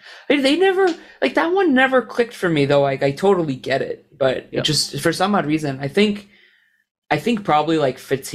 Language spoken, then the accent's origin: English; Canada; I'm Canadian